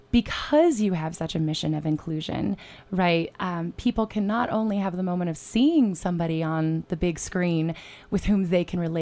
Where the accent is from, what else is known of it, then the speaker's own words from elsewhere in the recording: Ohio, United States; I'm from Ohio. I'm like suddenly, oh my gosh, I'm a Midwesterner and I'm not an ice climber.